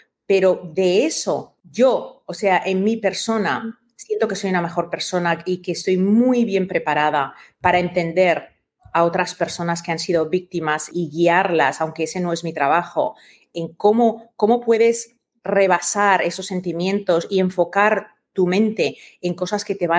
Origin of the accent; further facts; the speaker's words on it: Spain; moved away; cuando yo me fui de España, era una situación en la que realmente yo no podía expresarlo, y la única manera de evadirlo realmente era yéndome lo más lejos posible de mi país.